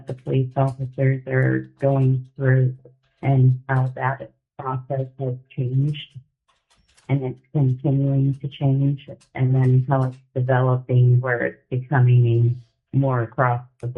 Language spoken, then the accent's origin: English; Girdwood, Alaska, United States; I grew up in Girdwood and Bird Creek. Now I'm residing in Bird Creek